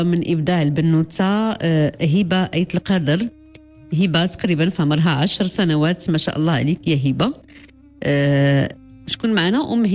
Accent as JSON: {"language": "Arabic", "country": "Morocco", "said": "بالحدث المأساوي مع الأسف اللي كنعيشوا جميع كمغاربة"}